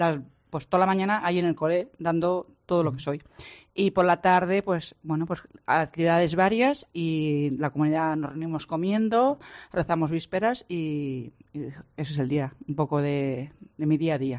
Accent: Valencian Community, Spain; moved away as an adult; now in Jerez, Spain; Bueno, yo en este momento estoy aquí destinada en Jerez. Yo soy valenciana, pero llevo 3 años aquí en la diócesis.

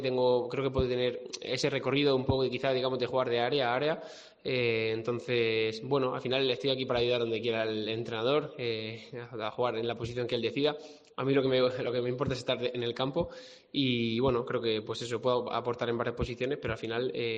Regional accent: Murcia, Region of Murcia, Spain; moved away; aunque sea de Murcia, yo ha sido el club de mi vida porque salí muy joven de Murcia

